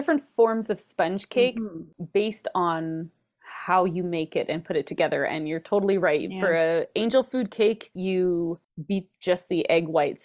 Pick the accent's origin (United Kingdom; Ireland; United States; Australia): Australia; I happen to have this great cookbook from Australia, from my mom, because you know as I am from Australia.